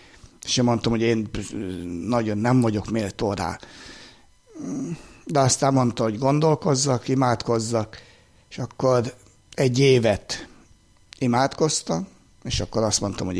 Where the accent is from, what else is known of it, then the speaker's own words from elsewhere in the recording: Budapest, Hungary; én budapesti származású vagyok